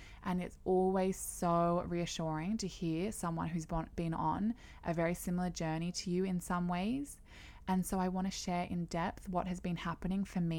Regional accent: Canberra, Australian Capital Territory, Australia; I'm from Canberra, Australia.

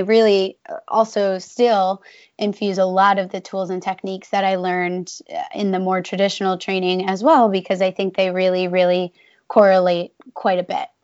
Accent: Long Island, New York, United States; growing up on Long Island. And what I grew up with was really seeing all of my family and pretty much everybody that I knew working in a very traditional job.

